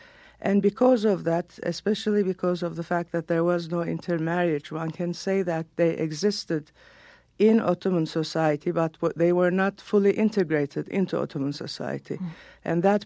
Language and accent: English; Turkey; I was born and raised in Turkey and I got all my education there.